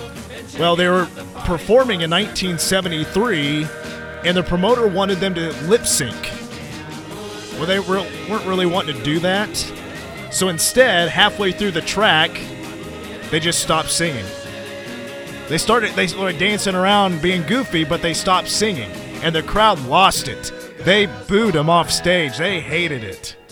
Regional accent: Kansas, United States; I'm from Kansas, just like you.

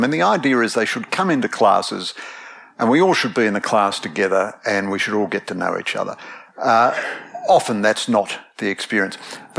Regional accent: Australia; accent: Australian; I remember being in Hawaii during the Iraq War, and somebody heard my Australian accent

